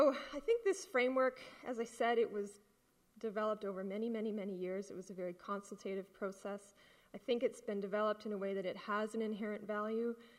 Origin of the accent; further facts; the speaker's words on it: Vancouver, British Columbia, Canada; Sorry, I'm from Vancouver, so I actually find it dry here.